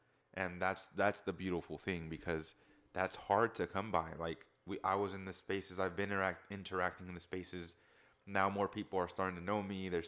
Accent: Houston, Texas, United States; And then we introduce ourselves. He's like, and then we found out that we're all from Houston.

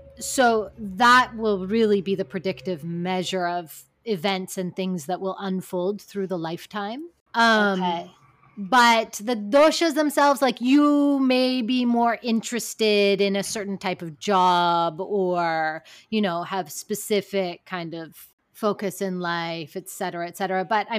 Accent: California, United States; I mean, I'm from California. Like, we're like, everything goes, you know what I mean?

